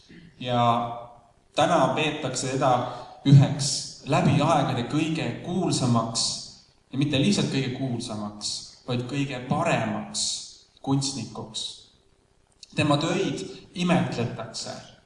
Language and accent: Estonian; Võru, Võru County, Estonia; ja mina olen tõesti Võrust. Aga mitte ainult Võrust.